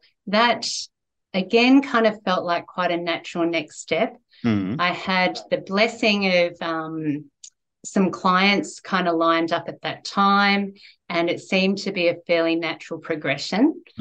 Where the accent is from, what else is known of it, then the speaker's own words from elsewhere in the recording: Australia; But as I was growing up in Australia, at the time that I was growing up, there weren't as many Chinese children at my school